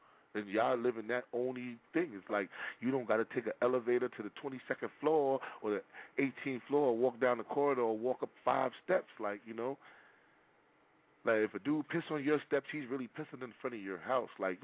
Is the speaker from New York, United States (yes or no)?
yes; Harlem, New York, United States; I grew up in Harlem. I grew up on them streets, man. I know a lot of people, man. I grew up in the hood